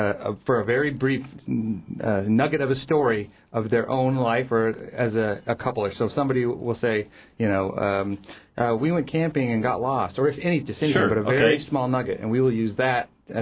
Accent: Phoenix, Arizona, United States; And I'm from Phoenix.

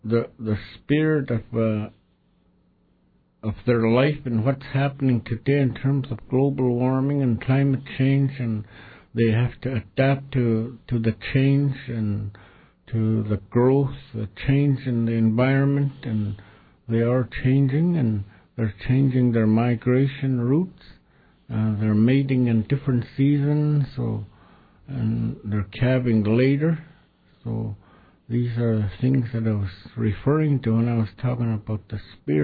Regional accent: Yukon, Canada; I grew up in the Yukon Territory.

